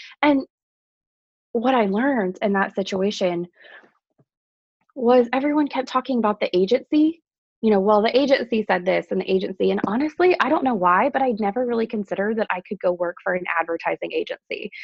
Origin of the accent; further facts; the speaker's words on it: Perkins, Oklahoma, United States; So I grew up in Oklahoma on a cow-calf operation